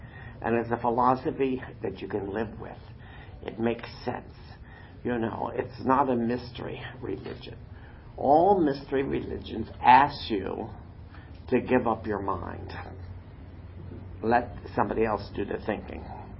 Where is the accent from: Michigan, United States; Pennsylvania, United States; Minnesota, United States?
Pennsylvania, United States; Harrisburg; I'm from Harrisburg, Pennsylvania.